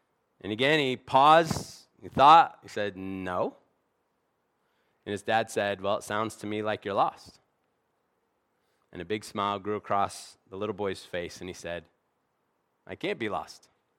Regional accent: Arizona, United States; now in Pennsylvania, United States; You know, I'm from Arizona. That's home. I'd actually probably say now Pennsylvania is more my home. I've lived here more years than I lived in Arizona.

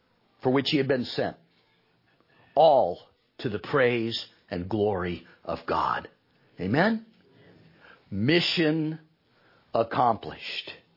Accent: United States; After all, I grew up in America.

